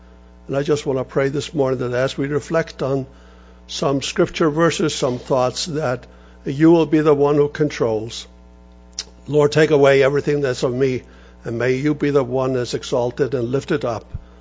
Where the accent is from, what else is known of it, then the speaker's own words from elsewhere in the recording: Faroe Islands; accent: Faroese; first language Faroese; English is a second language; now in United States; But I still have that slight Faroese accent because of my native tongue. When I came to the States in 65, I didn't speak a word of English.